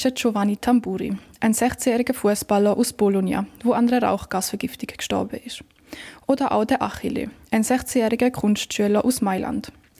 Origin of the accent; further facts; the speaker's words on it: Switzerland; 80% davon sind wir Schweizer selber.